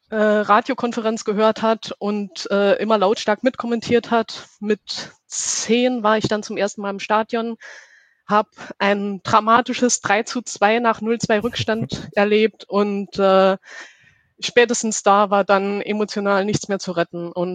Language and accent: German; Karlsruhe, Baden-Württemberg, Germany; also born or lived in Saarland; Ich komme aus Karlsruhe und bin gebürtig aus dem Saarland.